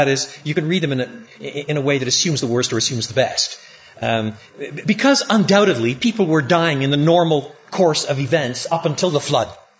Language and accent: English; Quebec, Canada; I was brought up in French Canada.